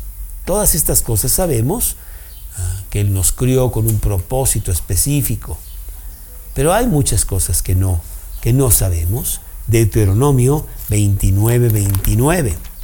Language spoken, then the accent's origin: Spanish; Mexico; born there; A mí no me preguntaron que si yo quería nacer en México y hablar español. ¿Por qué no nací en Alemania?